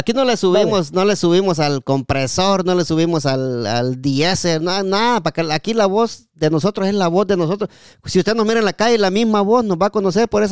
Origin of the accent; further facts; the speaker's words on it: Guatemala; lo vamos a hacer en Chapín, porque somos chapines